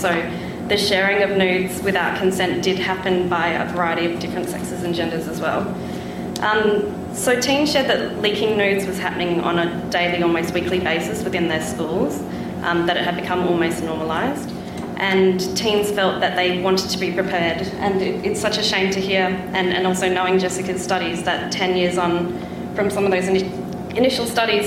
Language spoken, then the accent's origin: English; Australia; I'm from Australia. I'm a little bit jet-lagged and I apologise, as it's 3 a.m. in Australia for me right now.